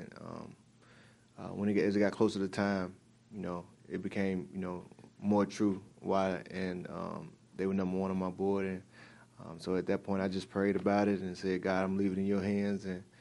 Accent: Mississippi, United States; I'm from Mississippi, so just a couple hours away, to be back close to my family

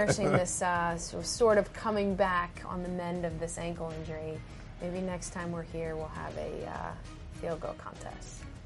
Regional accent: New Jersey, United States; Growing up in New Jersey, I'm at the, you know, southern part of New Jersey, so I am an Eagles fan

